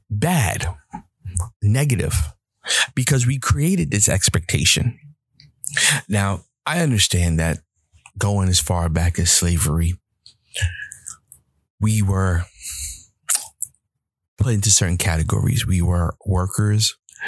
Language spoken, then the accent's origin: English; New York, United States; Now, I'm a New Yorker. And if you know anything about New Yorkers, we have this very aggressive way of doing things.